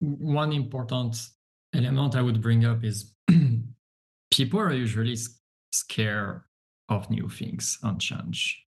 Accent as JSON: {"language": "English", "country": "France", "second_language": "English", "said": "As you can tell, possibly from my accent, I'm French. I'm in what people call an ESL, English second language."}